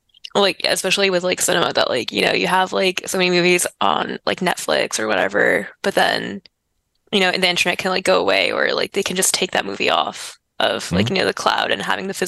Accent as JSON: {"language": "English", "town": "Montreal", "region": "Quebec", "country": "Canada", "tie": "born or raised there", "said": "So I grew up in Montreal"}